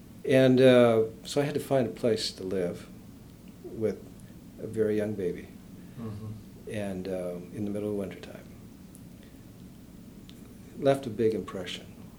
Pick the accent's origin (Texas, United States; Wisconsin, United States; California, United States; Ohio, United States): Wisconsin, United States; Tomah; growing up in Tolma, 60 miles away